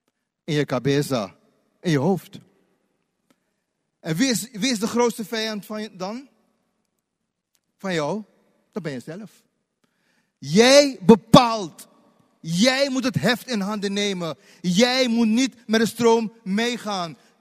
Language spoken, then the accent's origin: Dutch; Suriname; Ik kom uit Suriname, dus ik heb een heleboel dingen meegemaakt die ook met duisternis te maken hebben.